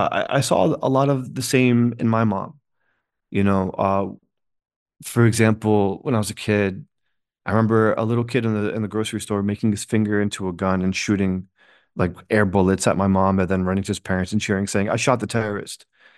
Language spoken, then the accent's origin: English; United States; I'm Muslim American too